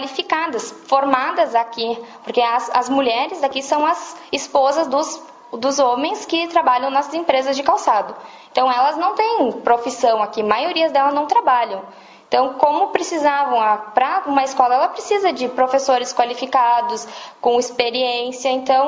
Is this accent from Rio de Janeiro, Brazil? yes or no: no; Rio Grande do Sul, Brazil; tenho 20 anos, sou gaúcha, moro no Rio Grande do Sul, no Brasil.